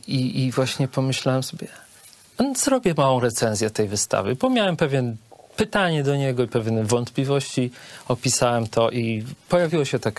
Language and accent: Polish; Tarnów, Lesser Poland, Poland; now in Poznań, Poland; Ja nie jestem poznaniakiem, nie wszedłem w pewne środowiska, nie miałem właśnie, tak jak w parku, gdybym nie wyjechał z Tarnowa, być może ten park w Tarnowie ciągle by był punktem odniesienia.